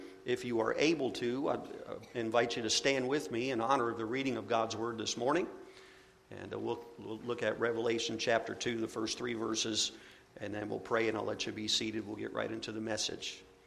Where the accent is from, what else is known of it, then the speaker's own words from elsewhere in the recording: Haines City, Florida, United States; We're from Central Florida in Haines City, Landmark Baptist Church.